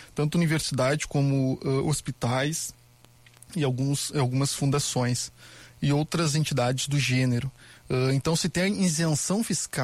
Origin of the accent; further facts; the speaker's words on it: Rio Grande do Sul, Brazil; Não sou de Porto Alegre, sou natural do interior